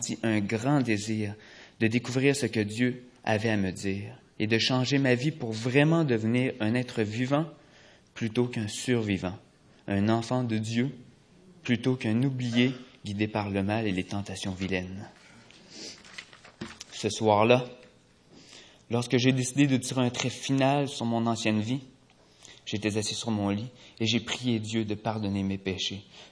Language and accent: French; Quebec City, Quebec, Canada; born there; j'ai 28 ans et je suis né ici même à Québec dans une famille chrétienne très unie